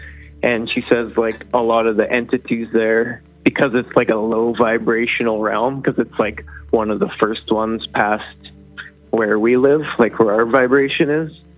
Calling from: Smithers, British Columbia, Canada; from Smithers.

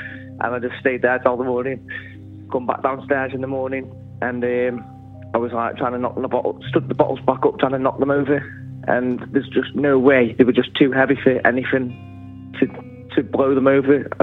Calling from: United Kingdom; from the UK.

